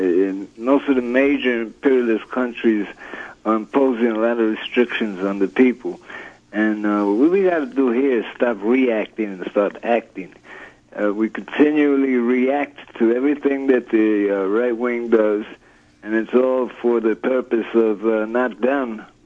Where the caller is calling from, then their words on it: New York City, New York, United States; from Lower East Side.